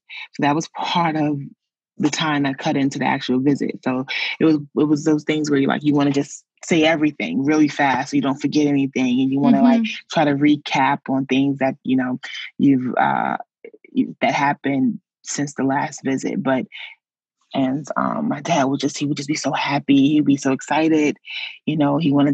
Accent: Brooklyn, New York, United States; I'm coming from Brooklyn, so we're traveling upstate.

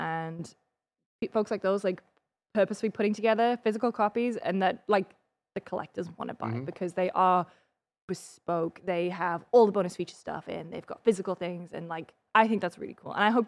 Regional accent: United Kingdom; as a British person with a British PSN account

